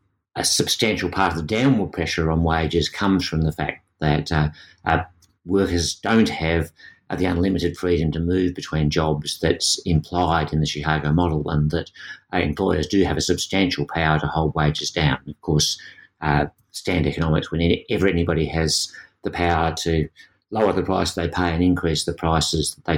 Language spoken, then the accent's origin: English; Australia; But in this context, being an Australian gives you a different perspective.